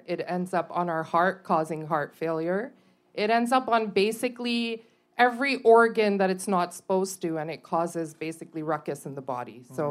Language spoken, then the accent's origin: English; Montreal, Quebec, Canada; born there; So I was born in Montreal